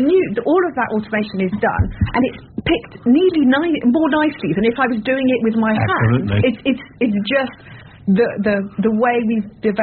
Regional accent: Dunkirk, Hauts-de-France, France; moved away; I came from Dunkirk, so, you know, that's Dunkirk, France, and that's very industrial.

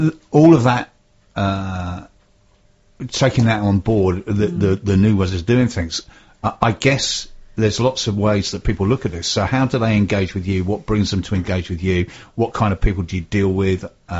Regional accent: Tenterden, South East England, United Kingdom; And I'm from Tenterden, yeah.

